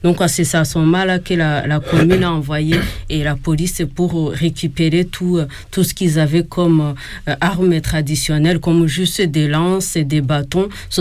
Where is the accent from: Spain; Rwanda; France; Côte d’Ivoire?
Rwanda; Bisesero, Western Province; je peux mettre le génocide dans chez nous à Bicesero en trois parties